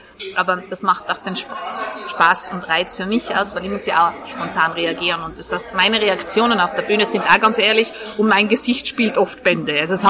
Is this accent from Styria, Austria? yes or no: no; Tyrol, Austria; und ich komme aus Tirol